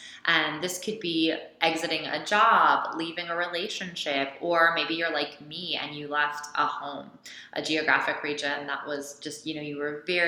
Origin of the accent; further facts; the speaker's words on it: New York City, New York, United States; or I'm a New Yorker. I always said that, you know?